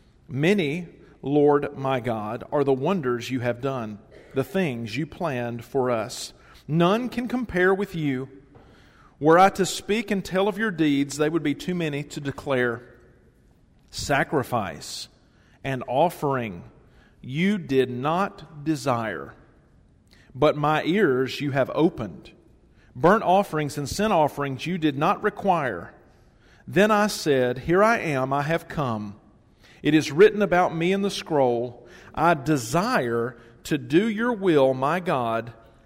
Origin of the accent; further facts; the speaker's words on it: Tennessee, United States; the church that I grew up in Middle Tennessee